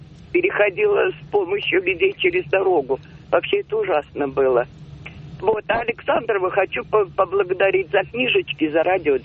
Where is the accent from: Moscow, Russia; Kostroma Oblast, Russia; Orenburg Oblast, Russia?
Moscow, Russia; я москвичка.